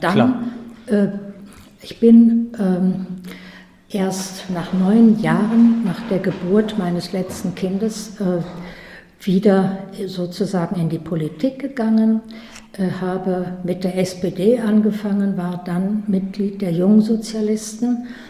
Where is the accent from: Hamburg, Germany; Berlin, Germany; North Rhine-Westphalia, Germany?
North Rhine-Westphalia, Germany; Königswinter; Nein, ich komme aus dem Rheinland, aus dem wirklichen Rheinland, am Rhein direkt aus Königswinter.